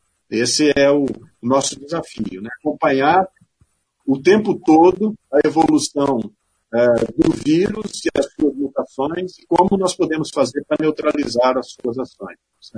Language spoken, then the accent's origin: Portuguese; Engenheiro Beltrão, Paraná, Brazil; also born or lived in Nova Esperança / Maringá; Eu sou nascido em Nova Esperança, no Paraná. Eu passei minha infância em Engenheiro Beltrão, muito próximo, né? Eu também sou da Terra Roxa, próximo, né, de vocês. Estudei em Maringá, na Universidade Estadual de Maringá